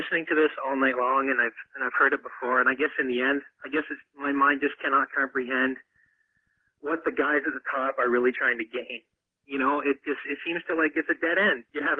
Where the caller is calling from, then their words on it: Vancouver, British Columbia, Canada; As a Canadian, we have a different sense of patriotism up here.